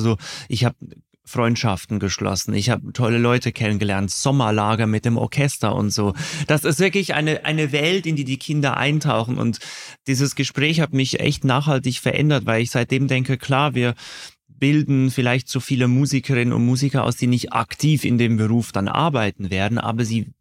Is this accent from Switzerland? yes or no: yes; Switzerland; Ja, ich bin aus der Schweiz